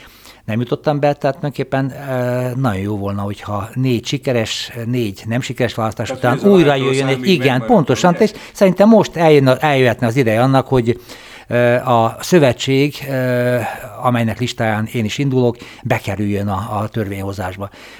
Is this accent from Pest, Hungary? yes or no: yes; Szentendre, Pest, Hungary; born there; helyi önkormányzati képviselőként vagyok Szentendrén a szülővárosom